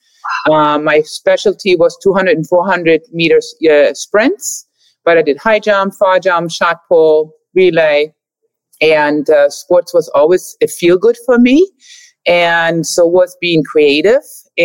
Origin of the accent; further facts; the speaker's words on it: Berlin, Germany; Born and raised in Berlin West. The wall was still up.